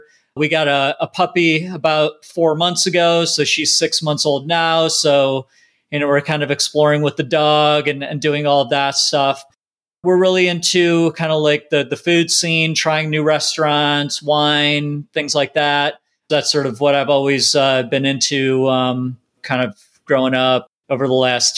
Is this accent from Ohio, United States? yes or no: yes; Cleveland, Ohio, United States; I've kind of bounced all over. Originally from the Midwest, Cleveland, Ohio, born and raised there, kind of stayed in Ohio